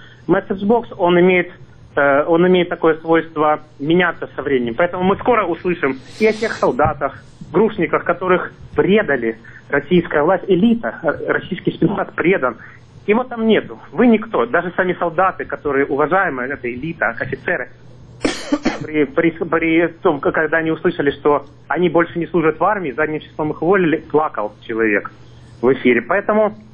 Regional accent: Donbas, Ukraine; Я вернулся из Лондона, где учился экономике и собирался развивать свой родной Донбасс.

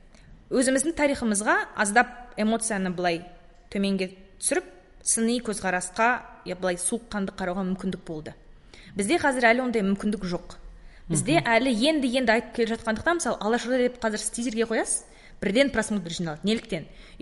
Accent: Oskemen, East Kazakhstan Region, Kazakhstan; мен Өскеменненмін.

